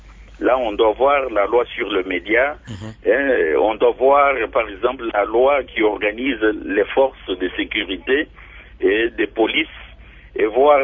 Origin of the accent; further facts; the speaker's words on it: DR Congo; chez nous au Congo